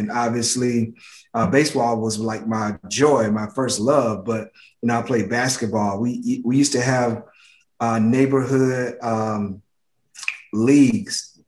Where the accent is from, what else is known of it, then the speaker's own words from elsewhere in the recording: LaGrange, Georgia, United States; I grew up with a lot of great players from where I grew up in LaGrange, Georgia